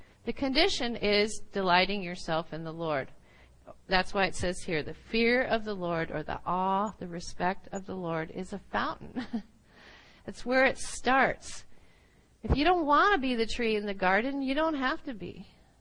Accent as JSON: {"language": "English", "region": "Midwest", "country": "United States", "tie": "born or raised there", "said": "because, you know, I grew up in the Midwest, and I loved oak trees."}